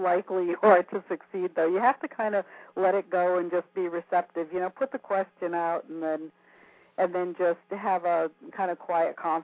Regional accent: Erie, Pennsylvania, United States; born there; Erie, Pennsylvania, yeah. I have ties to that area.

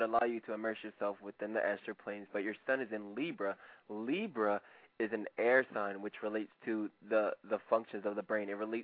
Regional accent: Philadelphia, Pennsylvania, United States; I just moved here like 9 months ago, though, so I'm from Philadelphia originally.

